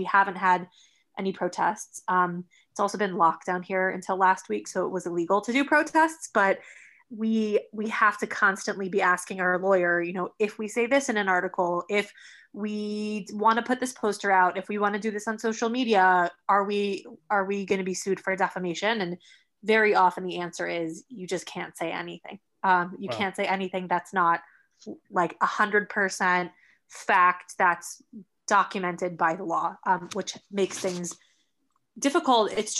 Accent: United States; now in United Kingdom; And we don't have the same law, though I'm American, I'm living in the UK, we don't have the same laws of free speech here that we have in America.

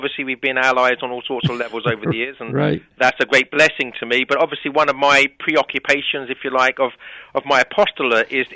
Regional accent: England, United Kingdom; obviously I'm biased, being an Englishman

